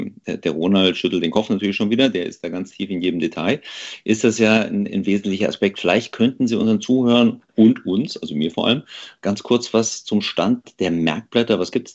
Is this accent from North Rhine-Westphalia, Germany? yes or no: no; Hesse, Germany; Ich bin ja Hesse